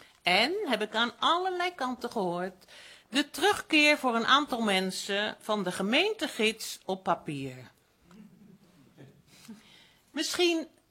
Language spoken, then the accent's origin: Dutch; Rotterdam, South Holland, Netherlands; now in Noordoostpolder, Netherlands; Ik kom zelf uit Rotterdam, ik woon al jaren hier met plezier in de polder